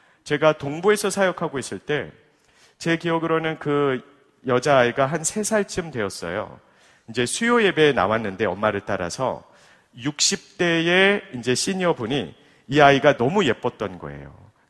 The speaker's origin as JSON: {"language": "Korean", "country": "South Korea", "also_born_or_lived": "United States", "said": "우리는 한국 사람입니다."}